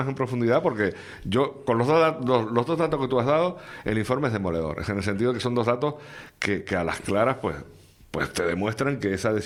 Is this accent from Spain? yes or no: yes; Canary Islands, Spain; somos muchos los canarios que estamos todavía en la cola del paro y no vemos forma.